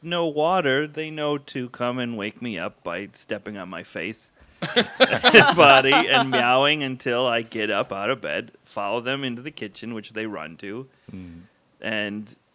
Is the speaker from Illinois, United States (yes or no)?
yes; Chicago, Illinois, United States; Well, I'm from Chicago.